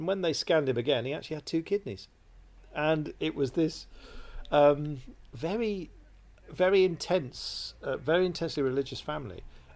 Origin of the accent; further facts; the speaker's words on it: Sheffield, Yorkshire and the Humber, United Kingdom; when I grew up in Sheffield, on Crimicar Lane